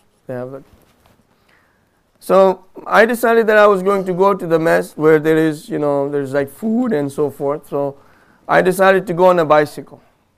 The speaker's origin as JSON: {"language": "English", "country": "Pakistan", "said": "I went to Pakistan, where I'm from, right? Very hard for you to tell I'm from Pakistan."}